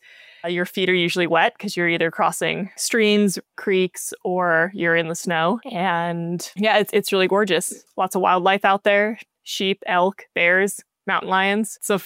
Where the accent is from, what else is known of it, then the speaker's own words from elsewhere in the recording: Jackson, Wyoming, United States; Well, I'm from Jackson, Wyoming. So the Wind Rivers are my neighbor mountain range here.